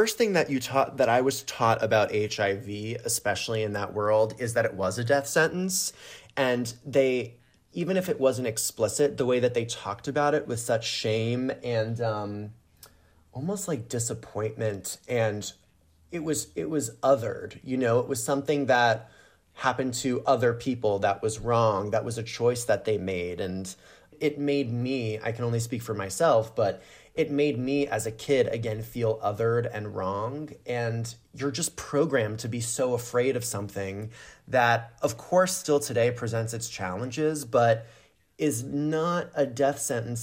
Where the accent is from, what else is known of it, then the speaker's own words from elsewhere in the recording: Florida, United States; You know, I grew up in Florida in the public school system there.